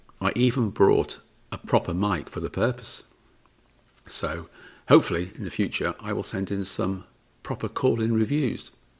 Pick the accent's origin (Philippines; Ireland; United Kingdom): United Kingdom; now in United States; I'm a Brit living in the USA